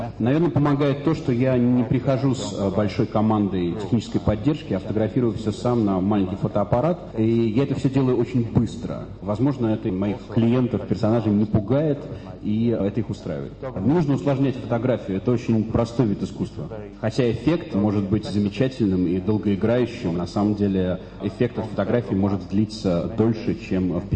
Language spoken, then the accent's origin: Russian; Netherlands; этот проект я делал в своей родной деревне, голландской, откуда я родом.